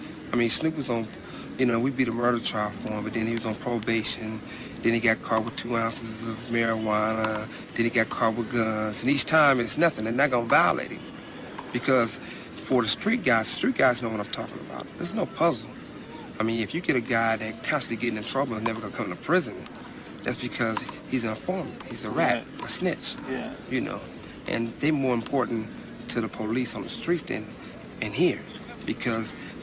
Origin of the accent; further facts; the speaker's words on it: Compton, California, United States; And, you know, I'm from Compton, and a rat is the lowest you can go.